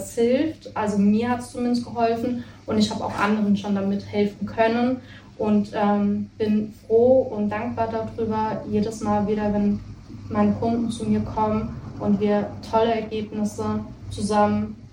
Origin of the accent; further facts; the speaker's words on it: Worms, Rhineland-Palatinate, Germany; Also, ich komme hier aus Worms